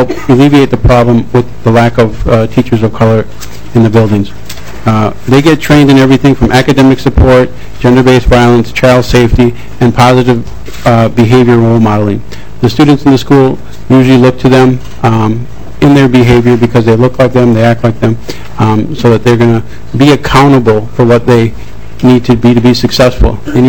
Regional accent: St. Paul, Minnesota, United States; I am from St. Paul, and I was blessed to be able to go on and play professional soccer for 17 years.

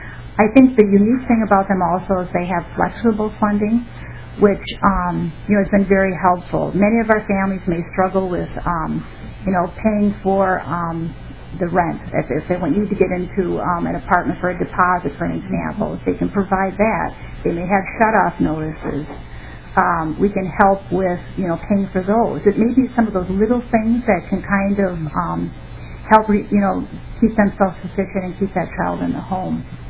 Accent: Minnesota, United States; Again, I'm from Anoka County.

